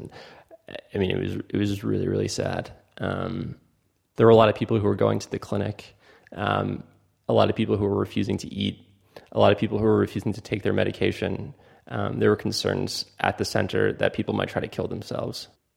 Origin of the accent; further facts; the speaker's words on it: Fort Lauderdale, Florida, United States; Yeah, I'm from America. It's called Fort Lauderdale.